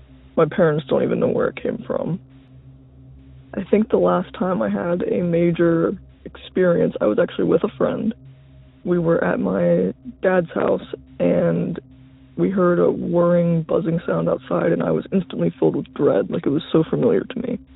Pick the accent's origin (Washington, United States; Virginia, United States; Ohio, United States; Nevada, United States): Ohio, United States; I guess I should mention I'm from Ohio. I don't know how many UFO and alien sightings come from Ohio.